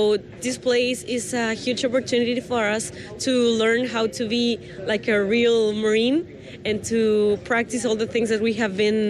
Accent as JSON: {"language": "English", "region": "Mexico City", "country": "Mexico", "second_language": "English", "said": "I am from Mexico City"}